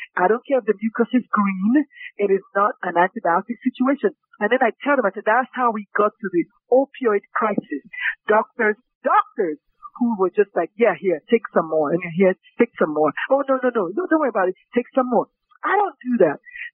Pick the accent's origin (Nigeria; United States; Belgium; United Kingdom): Nigeria; I'm a Nigerian. In Nigeria, we don't have as many street lights